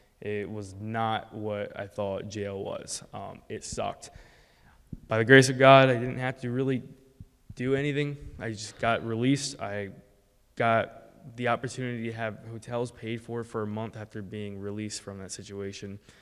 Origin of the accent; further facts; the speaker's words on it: Philadelphia, Pennsylvania, United States; I'm gonna share my testimony with y'all. I'm 19 years old today. I was born in South Philly, so go Birds.